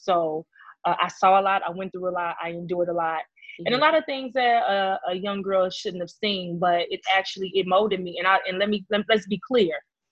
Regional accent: Inglewood, California, United States; Yeah, because I'm from Inglewood.

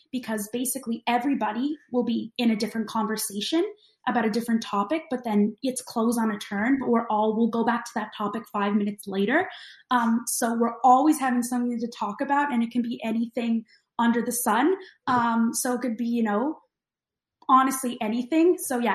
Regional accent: St. John's, Newfoundland and Labrador, Canada; I really enjoyed growing up in kind of a smaller city. I did grow up in St. John's. So St. John's, I think, has, 150,000 or a little bit more population. So it definitely was kind of like a medium-sized place.

